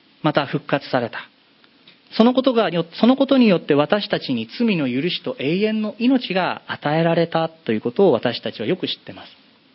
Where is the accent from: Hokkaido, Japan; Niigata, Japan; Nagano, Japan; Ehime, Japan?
Niigata, Japan; now in Chiba, Japan; 自分は新潟の人から千葉の人になってたんだなと思いました。